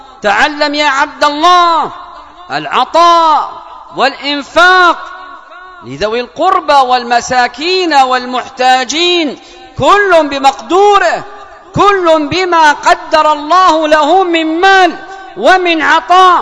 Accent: Yemen; اللهم من أراد بلادنا اليمن بسوء فاجعل فتنته في نفسه

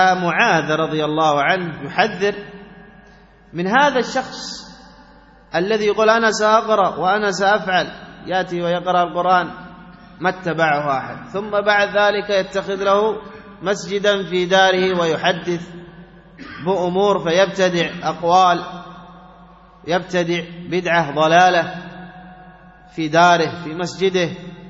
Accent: Yemen; وهذا معروف عندنا في اليمن، يجتمع علماء اليمن على فلان

